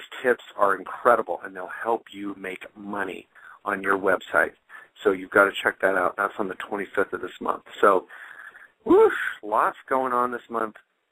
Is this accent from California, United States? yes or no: no; Washington, United States; I grew up in Washington State, in the desert of Washington State. It's known as the High Desert. It's kind of on the east side of Washington.